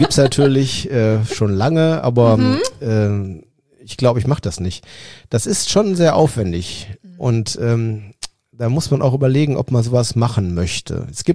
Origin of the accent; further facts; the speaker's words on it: Trentino-Alto Adige, Italy; Meran hat 30.000, so wie Hahn, wo ich herkomme.